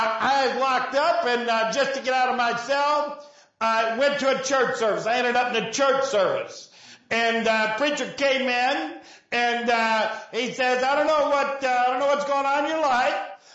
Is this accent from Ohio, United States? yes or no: yes; Ohio, United States; also born or lived in Tennessee; I'm from Ohio and Tennessee, that's a long story